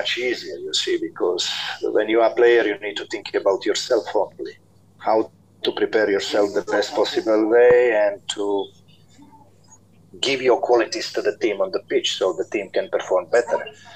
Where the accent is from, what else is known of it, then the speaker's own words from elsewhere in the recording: Croatia; English is a second language; of one football club in Croatia, and not because I wanted to become one. It was the situation with my hometown club, which was near the bankruptcy